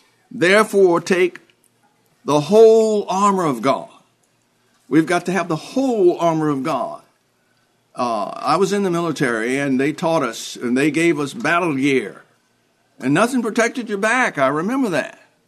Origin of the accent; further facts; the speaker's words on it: the South, United States; I grew up in the South, and we knew how to survive, man.